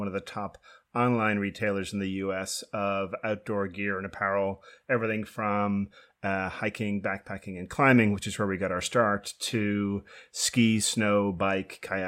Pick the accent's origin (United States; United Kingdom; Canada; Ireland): Ireland; moved away as an adult; I grew up in Ireland, actually, came over here when I was 18.